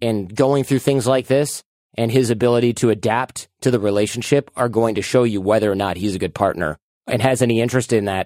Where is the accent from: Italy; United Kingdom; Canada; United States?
United States; Michigan; moved away as an adult; also born or lived in New York City / Los Angeles / San Francisco; When I grew up in Michigan, I was like, there's more for me out there. What am I going to do? I got a job in New York City. Then I moved to Los Angeles. Then I moved to San Francisco.